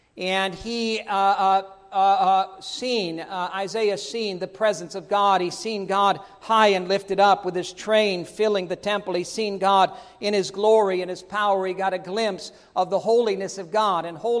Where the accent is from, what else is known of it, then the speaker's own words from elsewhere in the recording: United States; I'm glad that I grew up in America.